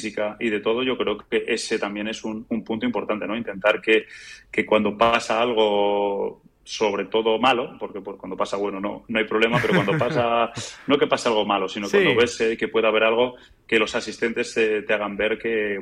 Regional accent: England, United Kingdom; Spanish is a second language; viniendo de donde vengo, que es de Inglaterra

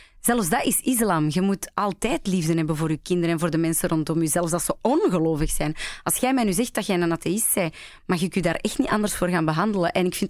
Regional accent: Antwerp, Flanders, Belgium; Geboren en getogen in Antwerpen. En ik kan er ook niet weg.

